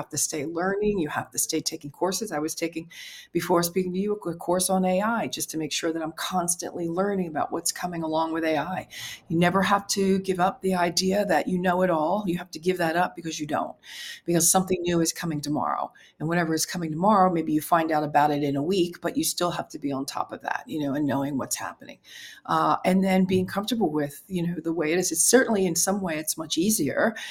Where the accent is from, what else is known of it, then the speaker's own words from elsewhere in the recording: United States; now in Rome, Italy; I'm an American and I just happen to be here for work in Europe.